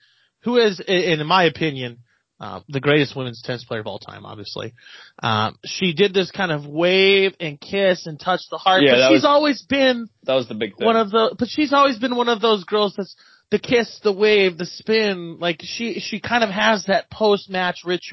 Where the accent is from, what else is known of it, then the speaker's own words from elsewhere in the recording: Ohio, United States; I'm from Ohio, baby. We call it cornhole.